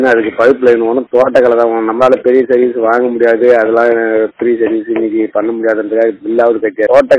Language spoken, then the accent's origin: Tamil; Pappanallur, Tamil Nadu, India; நான் என்னுடைய சொந்த ஊர் பாப்பநல்லூர். … அச்சரப்பாக்கம் ஒன்றியம்.